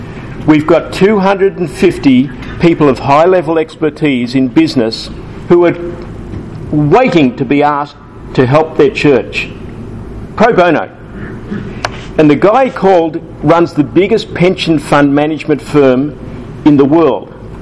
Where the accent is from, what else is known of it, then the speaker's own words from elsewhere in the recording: Australia; I'm Irish Catholic, from Australia obviously, but Irish Catholic.